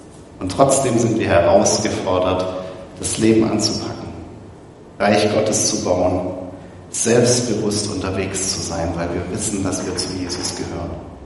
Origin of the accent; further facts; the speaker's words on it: Nürtingen, Baden-Württemberg, Germany; Ich bin ja selber in Nürtingen groß geworden, vielleicht entdecke ich auch leichter die Freundlichkeit hinter den Schwaben.